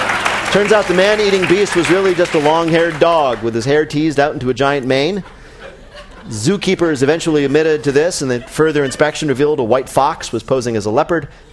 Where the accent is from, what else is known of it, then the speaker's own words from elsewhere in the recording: Chicago, Illinois, United States; I don't know who I'm more proud of as a Chicagoan, the resourceful restaurant owner, or the polite thieves.